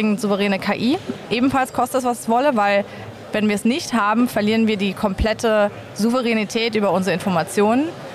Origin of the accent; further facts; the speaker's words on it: Hamburg, Germany; Das ist ein bisschen kleiner fast als meine Heimatstadt Hamburg